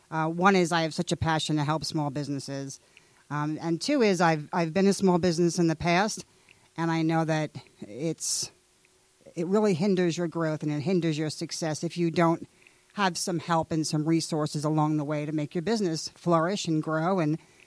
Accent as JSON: {"language": "English", "town": "Long Island", "region": "New York", "country": "United States", "lives_now": "Georgia, United States", "said": "Prior to that, I came from Long Island, New York"}